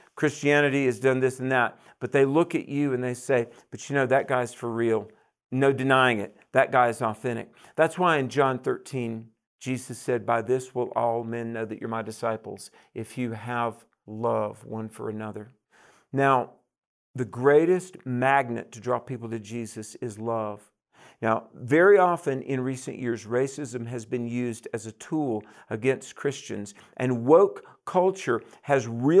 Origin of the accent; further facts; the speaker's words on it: Greensboro, North Carolina, United States; I was in Pleasant Garden Elementary School outside of Greensboro, North Carolina, Central North Carolina, right in the geographic middle